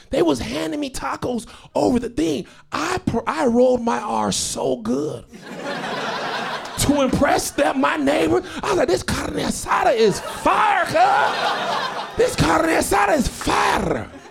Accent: Texas, United States; I'm from Texas and like, we really take unhealthy food to the max.

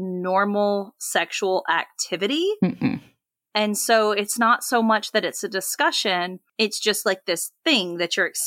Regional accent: the South, United States; So for me, I think now I'm from the South, and so it's the Bible Belt.

